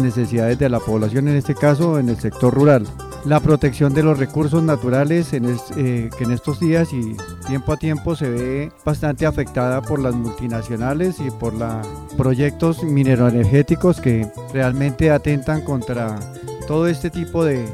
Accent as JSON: {"language": "Spanish", "town": "Villavicencio", "region": "Meta", "country": "Colombia", "said": "vengo del municipio de Villavicencio."}